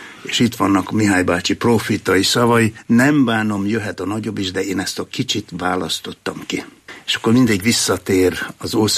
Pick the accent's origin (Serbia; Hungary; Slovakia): Serbia; Novi Sad, Vojvodina; born there; 1945-ben születtem, február 22-én Újvidéken. Akkor az már Jugoszlávia volt. De a Vajdaság területén akkor valami fél millió magyar élt, és nekünk megvolt egy bizonyos önállóságunk, autonómiánk. Én magyar iskolába jártam